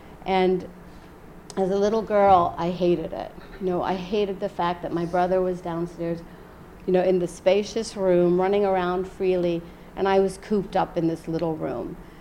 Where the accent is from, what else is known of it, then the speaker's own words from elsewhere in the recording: West Virginia, United States; I was a good Muslim girl growing up in West Virginia when my dad and mom told me, you're not going to go anywhere to college but our hometown university.